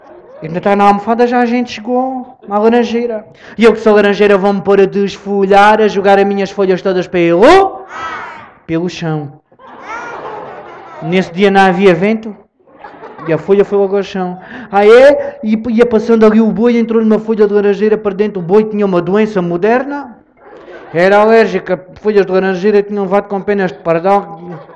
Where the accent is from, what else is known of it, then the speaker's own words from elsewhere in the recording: Beja, Alentejo, Portugal; accent: Beja; Porque nós, os de Beja, temos um sotaque diferente de todo o Alentejo. Nós carregamos muito na letra E.